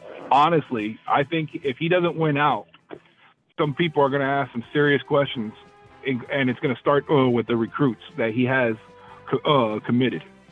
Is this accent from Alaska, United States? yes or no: no; Miami, Florida, United States; As a former resident of Miami, you know, that is my hometown, immortalizing the U